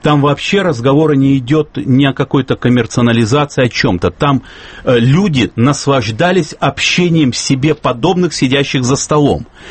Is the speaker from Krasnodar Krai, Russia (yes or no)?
no; Krasnoyarsk, Krasnoyarsk Krai, Russia; Новосибирск на самом деле, хотя я вот из Красноярска хочу сказать, что влияние новосибирского центра, оно двоякое, оно не чисто сибирское.